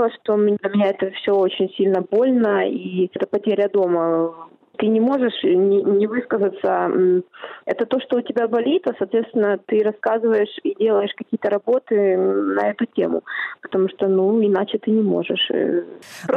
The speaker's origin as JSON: {"language": "Russian", "region": "Crimea", "country": "Ukraine", "tie": "born or raised there", "said": "По отцу это вообще крымские греки, которые жили больше 2000 лет. Я такой коренной крымчанин с такой большой-большой семьей."}